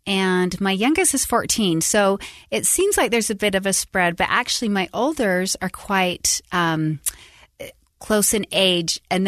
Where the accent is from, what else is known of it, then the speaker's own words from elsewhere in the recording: Salt Lake City, Utah, United States; So I grew up in Utah, born and raised, Salt Lake, and as well, my husband did as well.